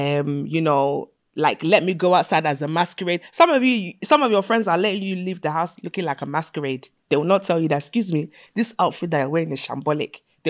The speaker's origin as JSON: {"language": "English", "country": "Nigeria", "said": "as a Nigerian girl, we don't have time to be thinking about whether this approach is nice or not"}